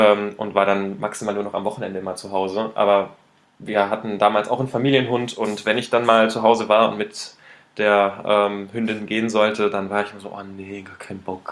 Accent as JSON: {"language": "German", "region": "Hesse", "country": "Germany", "said": "aus meiner Region, wo ich herkomme, ist es auch ein Weinanbaugebiet an der Bergstraße"}